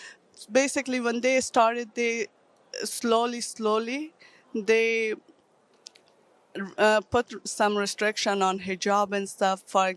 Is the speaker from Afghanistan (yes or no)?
yes; Afghanistan; English is a second language; I'm from Afghanistan.